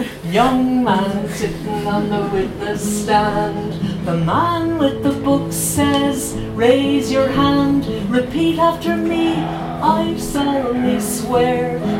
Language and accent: English; Milltown Malbay, Munster, Ireland; I'm here from West Clare. I came from West Clare, Milltown Malaby. I live in Milltown Malaby.